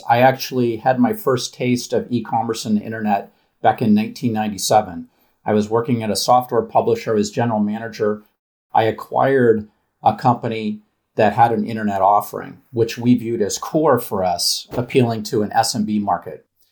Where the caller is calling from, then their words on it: San Rafael, California, United States; So I'm in San Rafael, California. It's Marin County, just north of the Golden Gate Bridge in San Francisco.